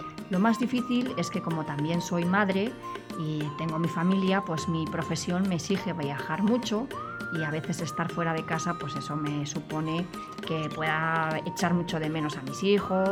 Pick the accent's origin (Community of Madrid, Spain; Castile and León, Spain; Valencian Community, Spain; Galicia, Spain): Castile and León, Spain; Segovia; ya sabéis que soy de Segovia y una niña como todas las normales.